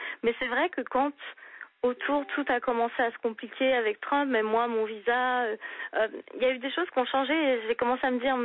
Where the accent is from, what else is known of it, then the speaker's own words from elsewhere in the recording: France; moved away as an adult; now in United States; Vous êtes intelligent et vous avez... cette éducation et cette bâtisse française, dans le sens où nous, les Français, comme on grandit, on vit pas sur les crédits